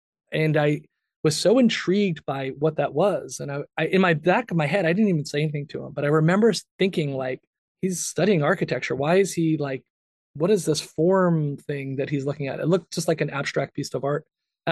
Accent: New York, United States; That's a very kind of typical thing for where I was in the Northeast, where we grew up in New York.

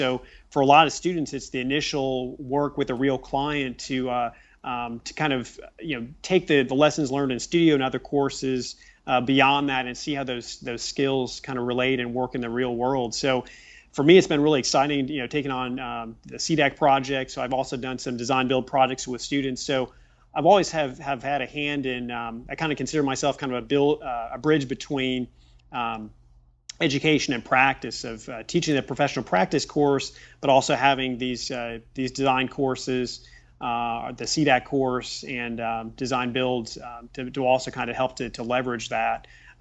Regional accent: Richmond, Indiana, United States; just growing up in Richmond, Indiana

